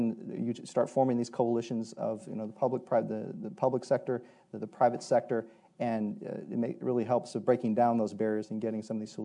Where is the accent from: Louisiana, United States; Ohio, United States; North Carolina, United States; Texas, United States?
Texas, United States; Dallas; In Dallas alone, I'll go back to Dallas, it's my hometown, so I keep referring to Dallas.